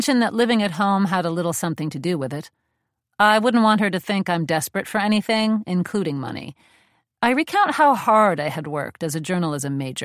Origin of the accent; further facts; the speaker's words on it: Crown Heights, New York, United States; now in Chinatown, United States; I tell her I'm a first-generation Iranian-American who was born and raised in Crown Heights, but that I now live in Chinatown on my older sister's couch.